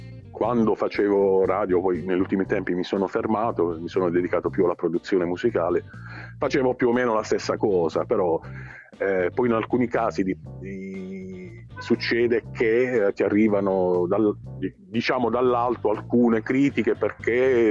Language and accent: Italian; Apulia, Italy; sono qui, sono pugliese comunque a tutti gli effetti.